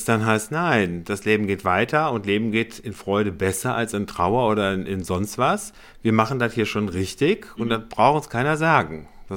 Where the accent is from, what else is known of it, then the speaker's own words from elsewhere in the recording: Cologne, North Rhine-Westphalia, Germany; ich bin gebürtiger Kölner